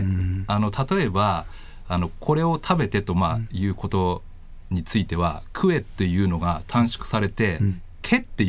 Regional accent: Yamagata, Japan; やっぱ地元の山形東北の言葉だと、まあ、ちょっと気恥ずかしいような感じがありますよね

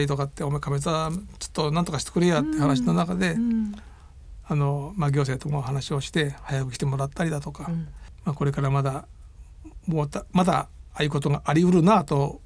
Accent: Shizuoka, Japan; はい、そうです、はい、生まれも育ちも

